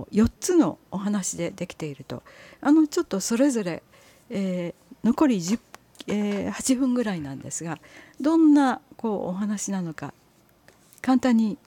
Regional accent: Osaka, Japan; 私もこう大阪で育った、何年間かは大阪で育ってるんで

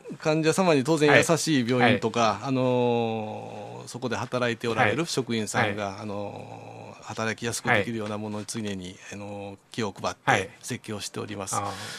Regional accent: Kyoto, Japan; 地元の京都で、うん、お仕事をできればなと思っております。

